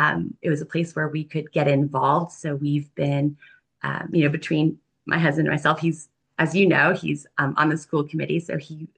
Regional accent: Virginia, United States; moved away as an adult; now in Franklin, United States; So I am not a native New Englander. I am originally from Virginia, but we moved to Franklin in January of 2019.

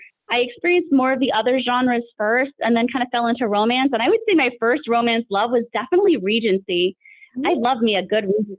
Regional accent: New York, United States; now in Florida, United States; But I grew up in Western New York in a very small town, which is actually featured in the book that we're about to talk about. And I currently live full-time in Florida

